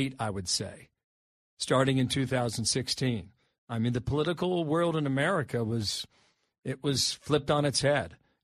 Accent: Ohio, United States; All right, I'm from Ohio. When I was home at Christmas time, it was $3.

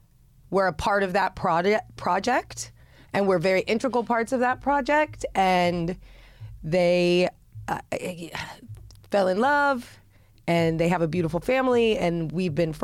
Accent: Indiana, United States; I grew up in Indiana.

